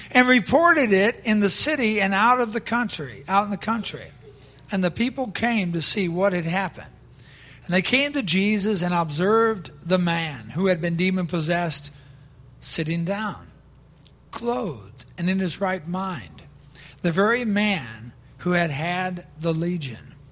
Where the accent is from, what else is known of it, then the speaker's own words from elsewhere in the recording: Iowa, United States; I grew up in Iowa. We're the number one hog state. Every weekend, it was a hog roast time. There was no other meat. It was just pork where I grew up at.